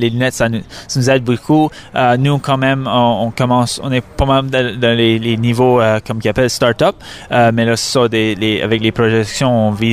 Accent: New Brunswick, Canada; Oui, ça fait que nous, moi je viens du Nouveau-Brunswick

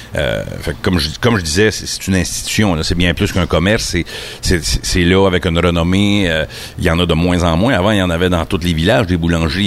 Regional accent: Saint-Côme, Quebec, Canada; T'sais, moi, je suis natif de Saint-Côme

